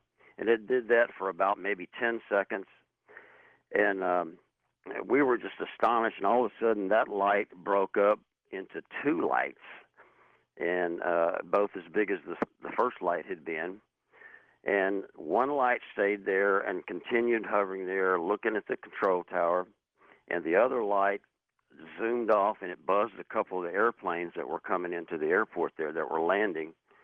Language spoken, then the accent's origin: English; Lake Charles, Louisiana, United States; also born or lived in New Orleans; I'm from Lake Charles, and I used to live in New Orleans.